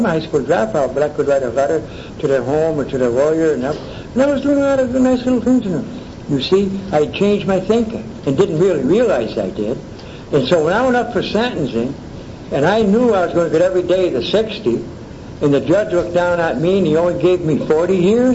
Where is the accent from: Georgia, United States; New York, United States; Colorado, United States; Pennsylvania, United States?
New York, United States; Syracuse; That's outside of Syracuse. Syracuse was my hometown.